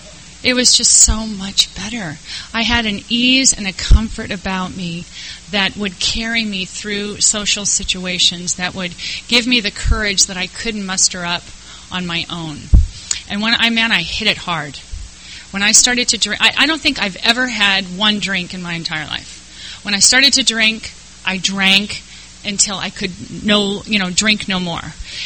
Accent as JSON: {"language": "English", "region": "California", "country": "United States", "tie": "born or raised there", "also_born_or_lived": "Modesto", "said": "I was born in Modesto, California. I don't know if you know where that is. Ooh, gnarly. Home of Gala Wine and American Graffiti. And I didn't live very long there before we moved to Southern California."}